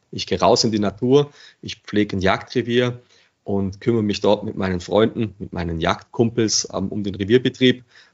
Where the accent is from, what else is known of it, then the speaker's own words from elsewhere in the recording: Regensburg, Bavaria, Germany; Ich komme aus Regensburg und ich habe mich riesig gefreut